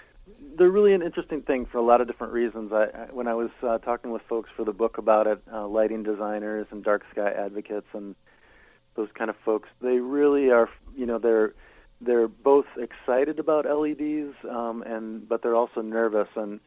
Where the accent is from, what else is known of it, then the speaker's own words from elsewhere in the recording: Minneapolis, Minnesota, United States; I grew up in Minneapolis, but the year I was born, my parents and grandparents built a cabin up, as we say here, up north, up on a lake.